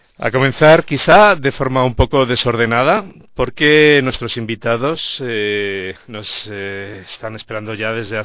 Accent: Córdoba, Andalusia, Spain; Pues yo soy de Córdoba

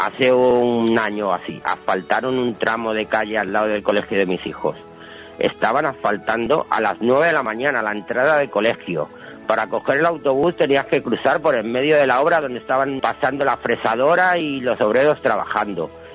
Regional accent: Madrid, Community of Madrid, Spain; Yo soy de Carabanchel.

